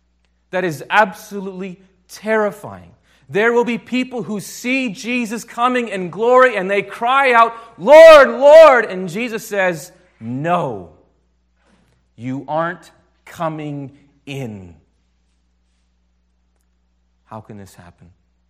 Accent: Grand Rapids, Michigan, United States; I can tell you, I come from Grand Rapids. I come from Classis, Michigan, of the URC.

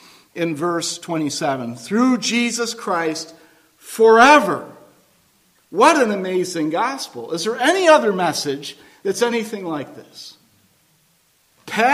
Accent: Buffalo, New York, United States; I'm a Bills fan. I grew up near Buffalo.

